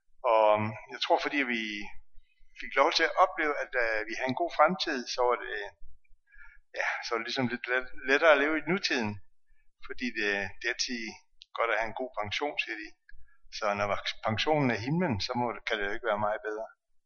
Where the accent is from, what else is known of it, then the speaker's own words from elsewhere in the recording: Odense, Region of Southern Denmark, Denmark; og jeg er født og opvokset i Odense, Fynsland.